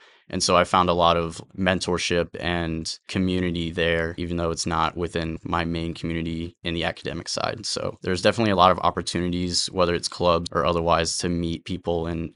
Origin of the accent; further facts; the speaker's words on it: East Coast, United States; I'm from the East Coast and I love it there, but I'd like to explore the West Coast a little bit more.